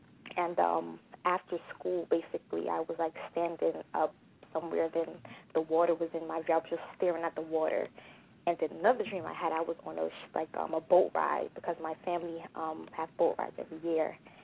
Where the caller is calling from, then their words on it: Brooklyn, New York, United States; calling again. I'm calling from Brooklyn, New York.